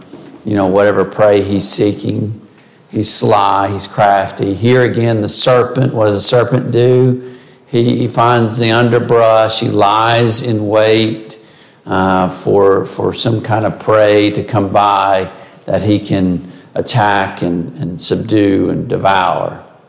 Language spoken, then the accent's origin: English; Appalachia, United States; accent: Appalachian; That's my Appalachian accent. I have trouble with lion.